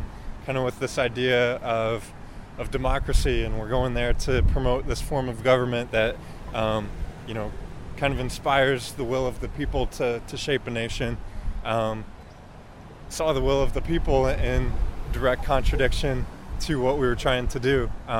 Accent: Gaithersburg, Maryland, United States; now in Silver Spring, United States; I grew up in Gaithersburg and live in Silver Spring now.

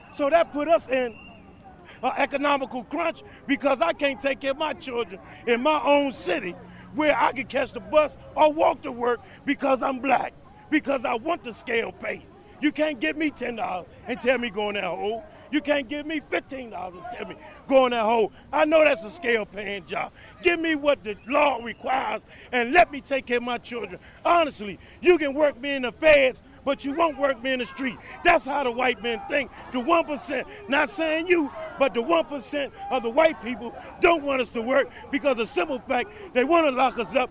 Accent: Washington, District of Columbia, United States; I'm from Washington, D.C., Southeast. I graduated in Anacostia in 1984.

